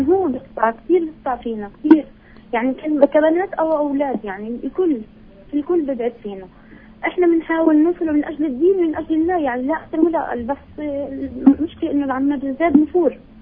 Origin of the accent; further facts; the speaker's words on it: Jerusalem, Palestine; من القدس.